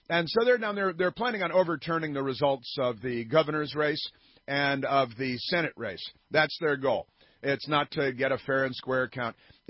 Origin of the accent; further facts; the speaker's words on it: Chicago, Illinois, United States; We grew up together in Chicago.